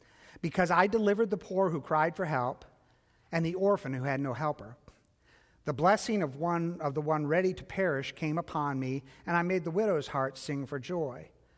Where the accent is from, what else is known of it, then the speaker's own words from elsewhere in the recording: Chicago, Illinois, United States; her friend was married to one of my best friends from we grew up together in Chicago